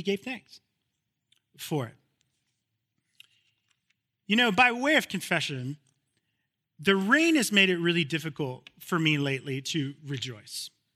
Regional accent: Phoenix, Arizona, United States; I grew up in Phoenix, Arizona. It is the Valley of the Sun.

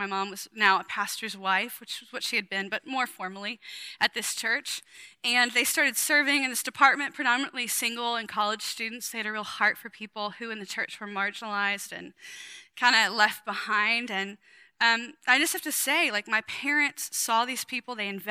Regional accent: the South, United States; Even if it's superficial, and I'm from the South where we can just lie about everything, you know, and do it really well.

